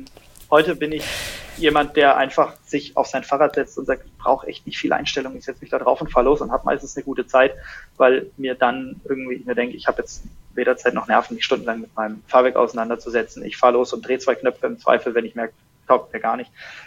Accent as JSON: {"language": "German", "country": "Germany", "tie": "born there", "said": "ich bin tatsächlich in der Nähe von Bremen geboren und wir sind dann als Kind relativ viel umgezogen und deswegen habe ich eigentlich nicht diese Basis, wo sich irgendwie ein Akzent tief gefestigt hätte."}